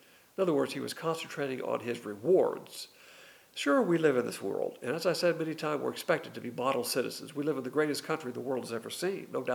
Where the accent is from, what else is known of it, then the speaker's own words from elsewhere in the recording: United States; I'm an American. I'm a proud American. I served 20 years in the military. Love this country.